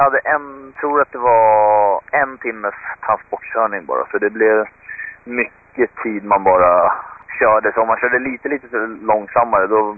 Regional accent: Sweden; Det är roligt när vi är några svenskar som är iväg och rullar

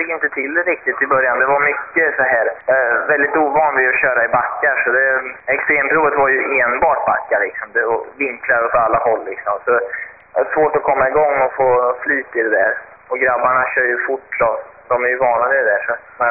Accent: Sweden; Jag är ju ensam svensk i min klass

